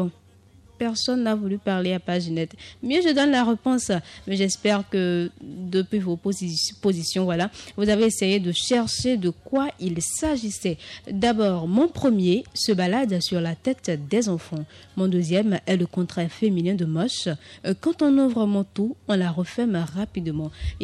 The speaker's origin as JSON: {"language": "French", "town": "Savalou", "region": "Collines", "country": "Benin", "said": "Donc, je suis de Savalou, gardez ça, je suis la fille des collines et du centre."}